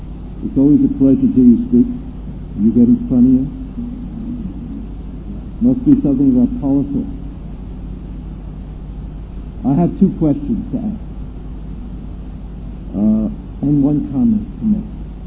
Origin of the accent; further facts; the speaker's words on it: New York, United States; I grew up in America. It was in New York, and everybody knows that New York is not exactly like the rest of America, but it is part of America nonetheless.